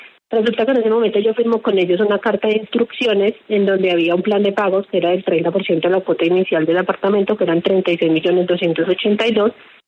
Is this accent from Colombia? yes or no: yes; Armenia, Quindío, Colombia; Yo te llamo de Bogotá, pero soy de la ciudad de Armenia.